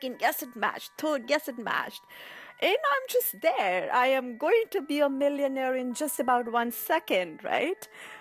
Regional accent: Delhi, India; English is a second language; I was born and brought up in India, in Delhi.

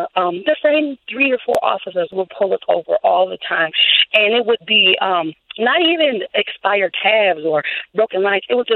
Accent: St. Paul, Minnesota, United States; I'm in my 40s also, was raised, born and raised in St. Paul. And my mom happened to move us out of St. Paul into the Roseville, Lauderdale area

